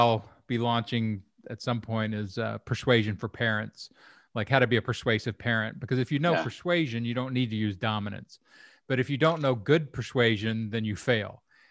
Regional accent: Kentucky, United States; and, you know, I'm from Kentucky

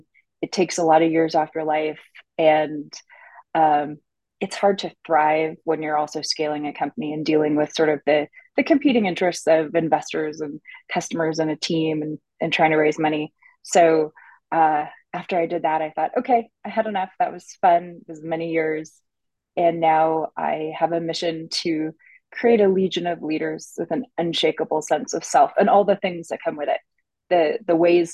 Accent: Canada; accent: Canadian; also born or lived in Australia; So I grew up in Canada. I've lived in Australia.

